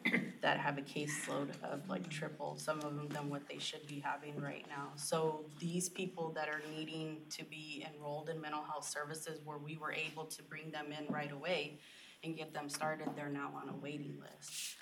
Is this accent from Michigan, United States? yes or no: no; Arizona, United States; So I'm from Arizona. That's where I work crisis, and I worked in another little rural town in Arizona